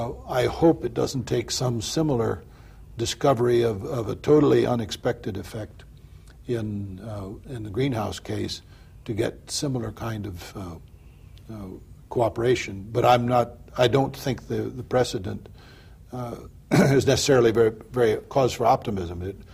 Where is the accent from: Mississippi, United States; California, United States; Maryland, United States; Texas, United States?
California, United States; As a Californian, I could express the regret that none of these senators happened to be from California